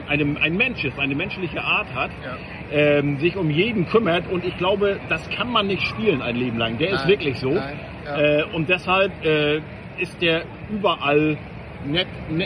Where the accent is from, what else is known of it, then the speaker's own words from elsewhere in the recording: Northern Germany, Germany; Also ich vereinnahme ihn auch ein bisschen für mich, als Norddeutscher, muss ich sagen.